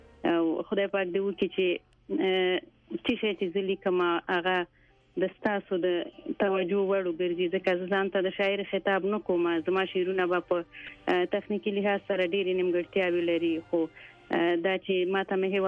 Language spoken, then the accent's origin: Pashto; Afghanistan; زه د ماته ډیر شو کالو یم، او د افغانستان هغه لورې ما چې په جنگ کې پیدا او په جنگ کې دا ته ډیر شو کالو شولم.